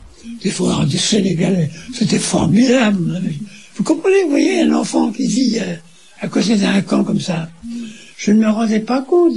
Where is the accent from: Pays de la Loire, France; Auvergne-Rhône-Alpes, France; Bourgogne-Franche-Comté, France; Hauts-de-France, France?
Hauts-de-France, France; Amiens; born there; Je suis né à Amiens le 10 décembre 1910. Mon père était chef de musique militaire.